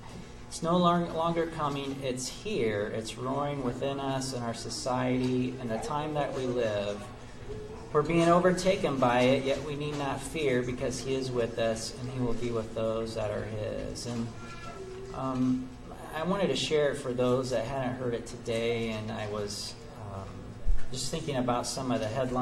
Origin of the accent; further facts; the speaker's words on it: Lake Michigan, United States; also born or lived in Milwaukee, Wisconsin; I was raised on Lake Michigan, and I lived in Milwaukee, Wisconsin.